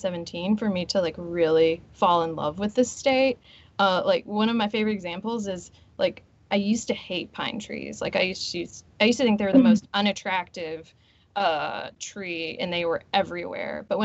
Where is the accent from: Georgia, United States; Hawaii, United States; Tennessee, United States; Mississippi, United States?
Mississippi, United States; Meridian; So I grew up in Meridian, and during the summer, I would do these like art camps, and we would go to the second floor of the Meridian Museum of Art